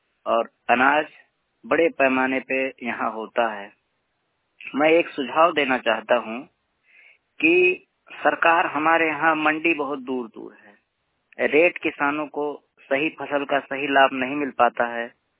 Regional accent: Parsaura, Uttar Pradesh, India; ग्राम परसौड़ा, block Harraiya, जिला बस्ती का मूल निवासी हूँ और मखौड़ा धाम से, राम जन्मभूमि से जुड़ा हमारा श्रृंगारी से समीप हर्रैया होते हुए परसौड़ा गांव हमारा घर है।

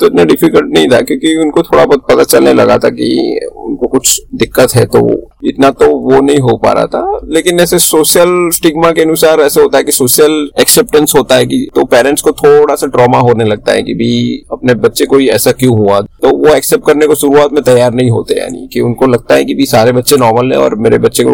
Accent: Surat, Gujarat, India; born there; मेरा जन्म हुआ था सूरत शहर में, जो गुजरात का एक अच्छा सा एक शहर है। और मैं एक मिडिल क्लास फैमिली से बिलोंग करता हूँ

